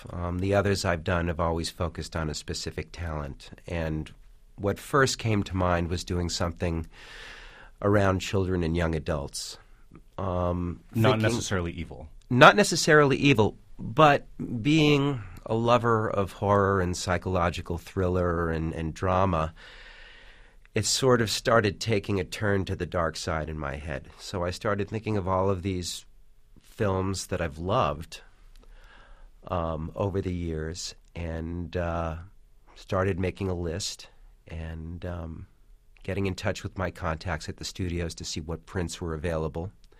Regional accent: Los Angeles, California, United States; my idea of spending a Saturday afternoon, I grew up in Los Angeles, would be getting on the bus on Ventura Boulevard and going to Hollywood Boulevard

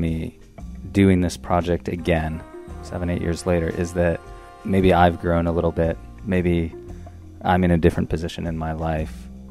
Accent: Los Angeles, California, United States; I grew up in Los Angeles. I'm Jewish. Those things usually mean you have some or many experiences with therapy.

